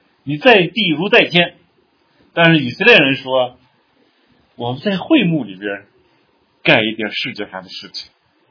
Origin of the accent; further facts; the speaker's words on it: China; 我们从中国移民到这儿来，我觉得这日子挺好的，